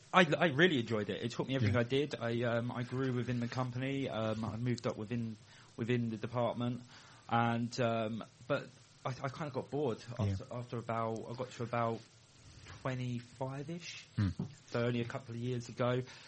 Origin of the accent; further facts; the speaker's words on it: Gillingham, South East England, United Kingdom; I grew up in Gillingham.